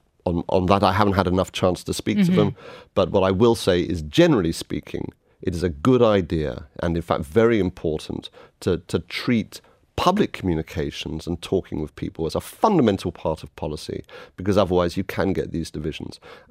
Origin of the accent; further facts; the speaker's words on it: Ireland; we're Irish, we have strong communities, we love each other, we come together.